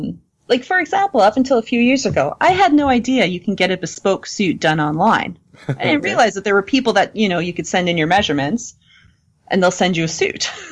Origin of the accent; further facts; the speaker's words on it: Canada; because I'm Canadian, and I was born in 79